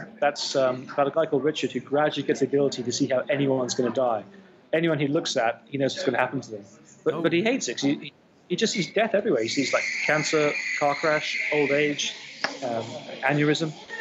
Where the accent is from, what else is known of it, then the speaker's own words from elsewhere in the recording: Saudi Arabia; I grew up in Saudi Arabia. My parents were working out there.